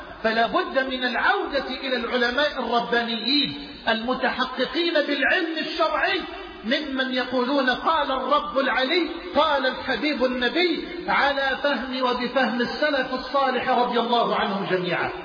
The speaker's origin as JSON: {"language": "Arabic", "country": "Egypt", "said": "إلى بلدنا مصر"}